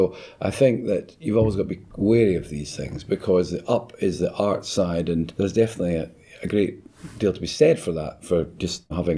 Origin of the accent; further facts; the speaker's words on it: Dundee, Scotland, United Kingdom; I grew up in Dundee, and there's no, you know, conception that there was a music industry.